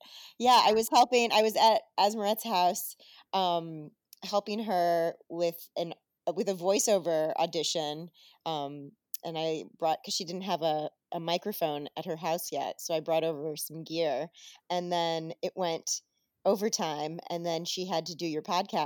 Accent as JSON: {"language": "English", "town": "Detroit", "region": "Michigan", "country": "United States", "said": "Oh, yeah. I'm Detroit."}